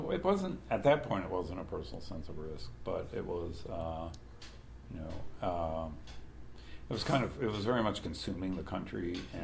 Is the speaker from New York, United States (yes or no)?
no; Philadelphia, Pennsylvania, United States; also born or lived in Japan; I was born in Philadelphia, yeah. And my father left the Army for a second time and stayed out this time. He went to work for United Airlines, and we lived outside of Philadelphia. I grew up there.